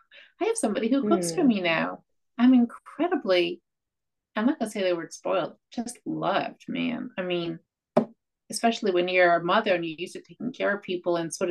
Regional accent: New York, United States; I'm from New York.

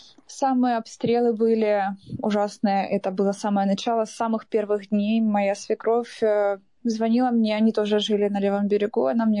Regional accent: Mariupol, Donetsk Oblast, Ukraine; мне 28 лет, и я из Мариуполя, я родилась в Мариуполе

